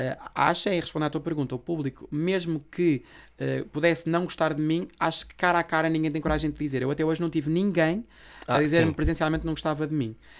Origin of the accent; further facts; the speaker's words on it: Norte, Portugal; porque sou do Norte e para mim um palavrão é uma vírgula